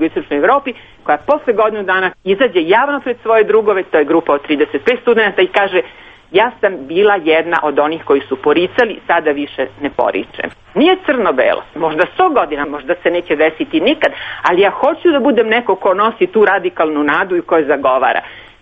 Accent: Vojvodina, Serbia; Ja sam rekla: ja nisam iz Beograda, ja sam iz Vojvodine.

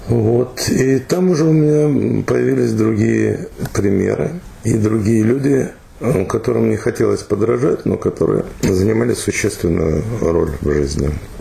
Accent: Kyiv, Ukraine; Я из Киева. Я родился в Киеве в актерской семье.

